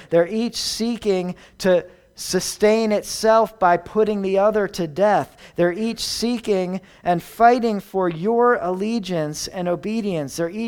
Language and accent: English; Philadelphia, Pennsylvania, United States; I grew up outside Philadelphia. And one thing people did out there was went tubing down the Delaware River.